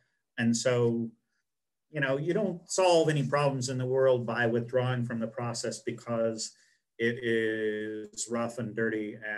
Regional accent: Boise, Idaho, United States; I grew up in Boise, Idaho, and if any of you have heard of Boise

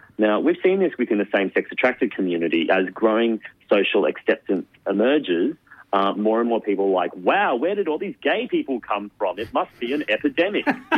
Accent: Queensland, Australia; now in Sydney, Australia; Queensland is a complicated state. That's my home state. I'm living in Sydney now

